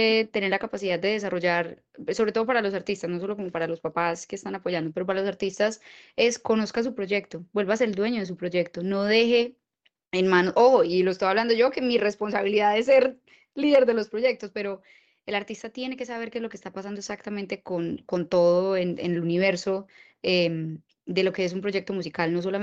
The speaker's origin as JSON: {"language": "Spanish", "town": "Medellín", "region": "Antioquia", "country": "Colombia", "lives_now": "Miami, United States", "said": "estamos tan lejos de casa con un artista de mi tierra, de Medellín"}